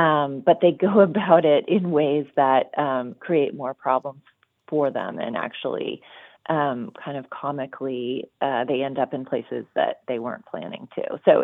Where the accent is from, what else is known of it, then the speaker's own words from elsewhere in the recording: Los Angeles, California, United States; I found myself kind of observing what I felt growing up in Los Angeles